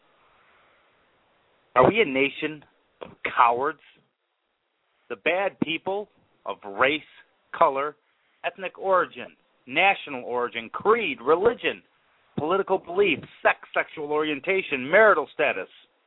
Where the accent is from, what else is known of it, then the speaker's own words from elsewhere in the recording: United States; I am an American. Have you forgotten?